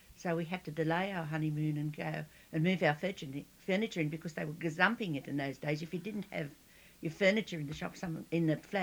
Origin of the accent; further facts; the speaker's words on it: Sydney, New South Wales, Australia; born there; from 26 River Road, Emu Plains. I was born on the 23rd of August 1922 in Sydney, nationality I'm Australian